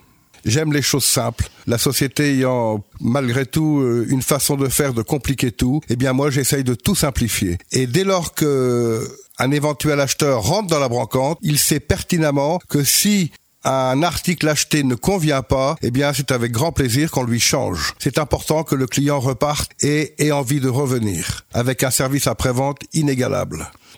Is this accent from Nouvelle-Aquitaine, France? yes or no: no; Lille, Hauts-de-France, France; j'ai commencé à monter à cheval à l'âge de 12 ans dans une école d'équitation dans le Nord, puisque je suis originaire de Lille.